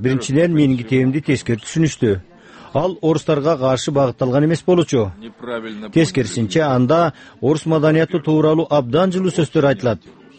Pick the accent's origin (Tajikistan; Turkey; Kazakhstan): Kazakhstan; Мен казакмын, орусча жазам.